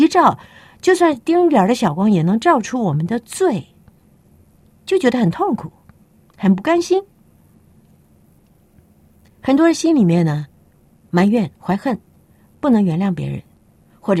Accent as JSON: {"language": "Chinese", "country": "China", "said": "咱们中国人总觉得在礼教观念当中长大的，咱们打小就知道这个基本的这个礼仪啊"}